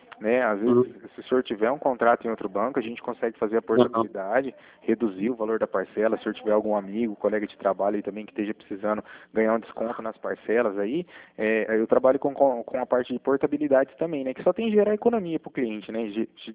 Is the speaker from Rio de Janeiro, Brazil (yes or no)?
no; Cornélio Procópio, Paraná, Brazil; Eu sou de Cornélio Procópio, aqui do Paraná, né?